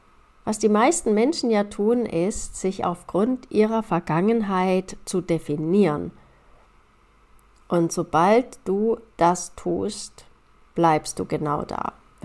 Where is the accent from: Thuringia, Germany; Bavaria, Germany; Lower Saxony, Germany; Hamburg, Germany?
Bavaria, Germany; in meinem Heimatort in Bayern